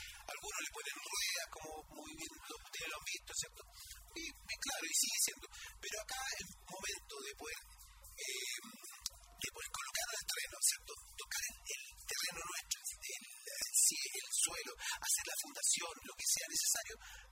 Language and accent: Spanish; Chile; nosotros también como chilenos no lo teníamos claro